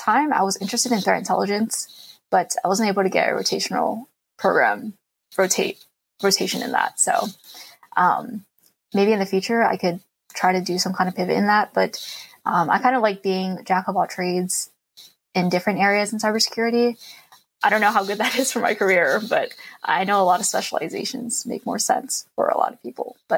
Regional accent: Philadelphia, Pennsylvania, United States; now in New York, United States; So I'm originally from Philly. And then when I graduated, my job was in the New York metro area.

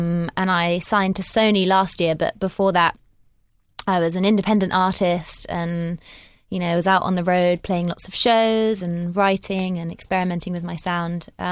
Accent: Bristol, South West England, United Kingdom; now in Brighton, United Kingdom; I am originally from Bristol.

